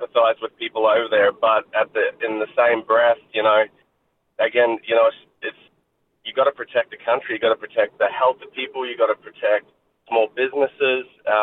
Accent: Townsville, Queensland, Australia; now in Washington, United States; Born and raised in Townsville.

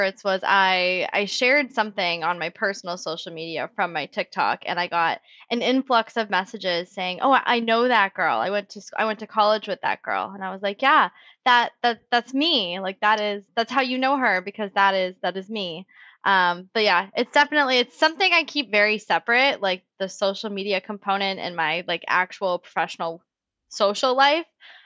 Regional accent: Massachusetts, United States; Yeah, I grew up in the North Shore of Massachusetts. So for anyone not from Massachusetts, that is basically anything 15 minutes or more north of Boston up to the Maine or New Hampshire border.

